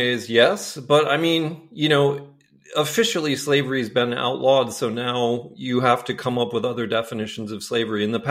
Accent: Bethlehem, Pennsylvania, United States; also born or lived in Florida; I was born in Florida, but we moved up to Pennsylvania when I was a little kid. And so I was raised outside of Bethlehem, Pennsylvania in the Moravian settlement there.

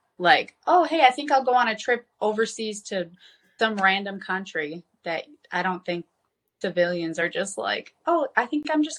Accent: Wisconsin, United States; And I'm from Wisconsin.

